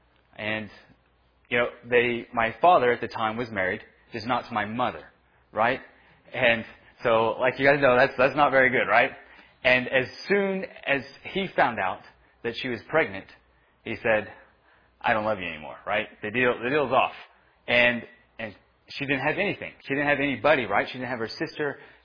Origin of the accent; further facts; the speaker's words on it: Hawaii, United States; I grew up in Hawaii with a lot of islanders and Asian people, and then I have this Canadian mom and a Texan dad, right? And for some reason, my dad decided he wanted to move back to Texas, right?